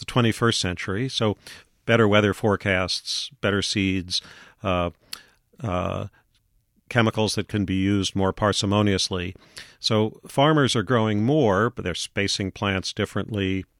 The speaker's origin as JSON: {"language": "English", "town": "Manhattan", "region": "New York", "country": "United States", "said": "I come from Manhattan, and of course I'm a believer in vertical cities."}